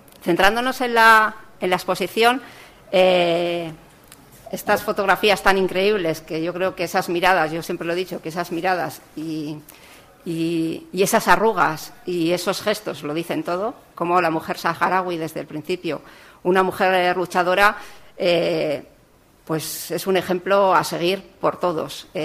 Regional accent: Laredo, Cantabria, Spain; yo no puedo estar más contenta que hacerlo en mi casa, en mi tierra

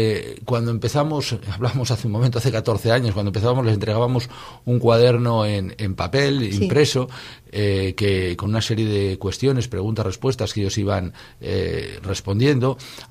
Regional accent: Laredo, Cantabria, Spain; las personas que hacemos la organización de las actividades somos de Laredo, vivimos en Laredo, nos movemos en este entorno

